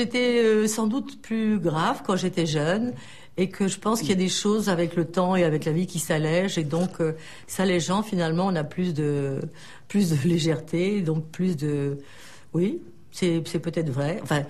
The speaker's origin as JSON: {"language": "French", "town": "Paris", "region": "Île-de-France", "country": "France", "said": "Je suis plus une paysanne d'adoption parce que je suis parisienne et donc citadine."}